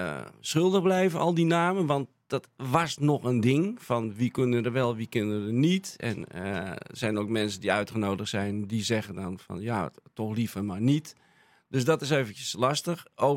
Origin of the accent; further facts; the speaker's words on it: Hilversum, North Holland, Netherlands; ik ben een geboren en getogen Hilversummer. Ik zeg, maar wel uit Indische ouders.